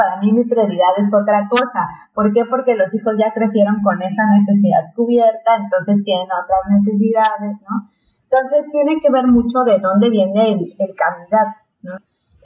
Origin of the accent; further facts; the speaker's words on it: Tabasco, Mexico; venimos del mismo estado, somos tabasqueñas